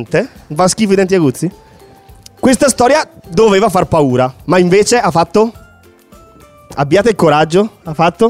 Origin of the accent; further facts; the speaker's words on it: Brescia, Lombardy, Italy; born there; Io sono nato a Brescia, purtroppo.